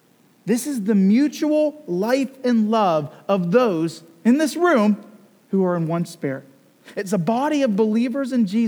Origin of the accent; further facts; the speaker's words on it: Cleveland, Ohio, United States; now in Lexington, United States; So thank God my kids are growing up in Lexington instead of Cleveland right now.